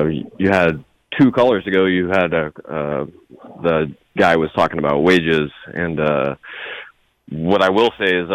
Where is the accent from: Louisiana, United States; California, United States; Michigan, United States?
California, United States; Sacramento; moved away as an adult; also born or lived in Seattle; I grew up in Sacramento, moved to the Seattle area when I was 19. From 19 to age 30, I lived there